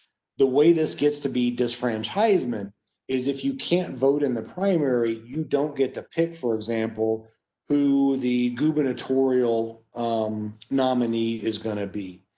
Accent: Texas, United States; a lot of people in my home state of Texas are a little ashamed about, because it originated there.

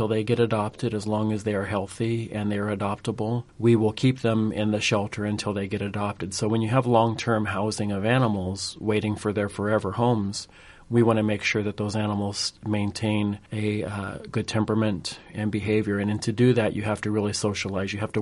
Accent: California, United States; moved away as an adult; now in Ames, United States; Yes, I just moved here about 11 months ago. I'm born and raised in California.

